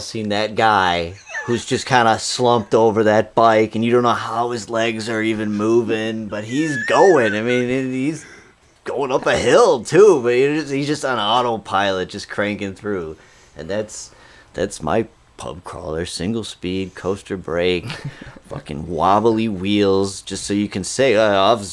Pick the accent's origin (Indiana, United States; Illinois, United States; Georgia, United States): Illinois, United States; I'm from Illinois.